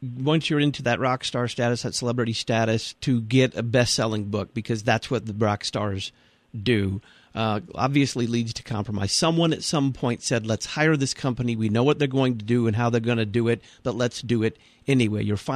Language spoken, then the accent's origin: English; Deep South, United States; I come from the Deep South myself.